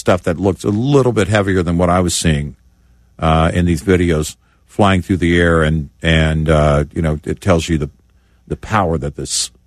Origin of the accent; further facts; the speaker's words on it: Tornado Alley, United States; I mean, I grew up in Tornado Alley, so I'm familiar with severe weather